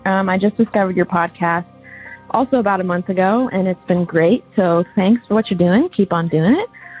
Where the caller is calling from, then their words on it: Eugene, Oregon, United States; I'm from Eugene, Oregon.